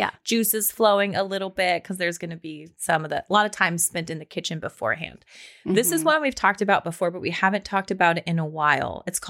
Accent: Pacific Northwest, United States; I'm from the Pacific Northwest. I love that smell.

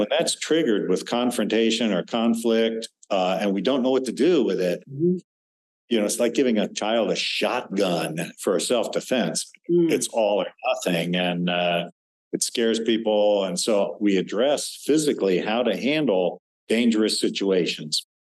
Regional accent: Wilmington, Delaware, United States; when I was a small child, growing up in Wilmington, Delaware in the 1950s

